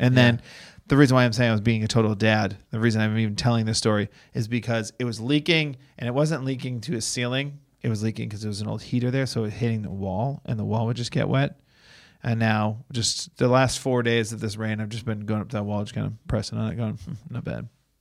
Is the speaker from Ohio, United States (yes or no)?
no; Boston, Massachusetts, United States; I'm from Boston.